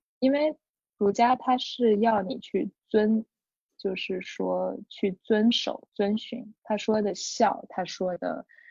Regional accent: China; 我们作为中国人

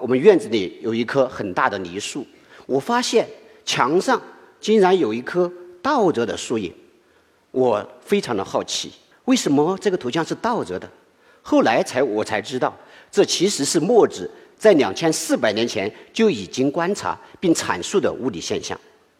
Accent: Lichuan, Hubei, China; 我来自湖北省恩施市利川市的一个小山庄。

